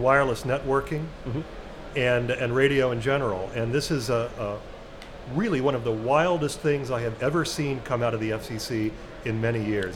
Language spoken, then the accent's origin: English; Washington, District of Columbia, United States; I'm from Washington, D.C., where I've covered the Federal Communications Commission as a trade journalist for 20-plus years.